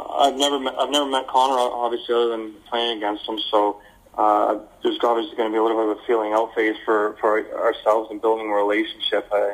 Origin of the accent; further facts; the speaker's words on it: Oakville, Ontario, Canada; I'm back in Oakville, just west of Toronto. It's my hometown.